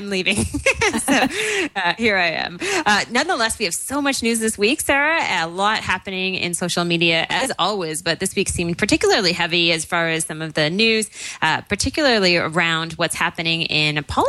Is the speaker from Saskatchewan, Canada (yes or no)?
no; Prince Edward Island, Canada; I didn't really grow up with this because I grew up on Prince Edward Island and it was more of a beach place.